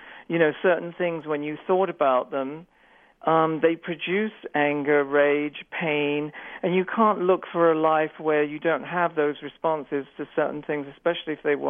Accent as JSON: {"language": "English", "country": "Ireland", "said": "Jeffrey, it's funny that we're both Irish, isn't it?"}